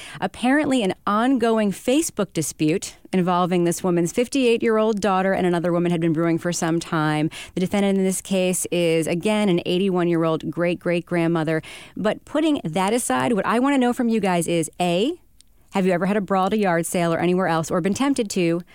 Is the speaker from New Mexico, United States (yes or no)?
no; Long Island, New York, United States; even though I may make it sound like Laura, because I'm from Long Island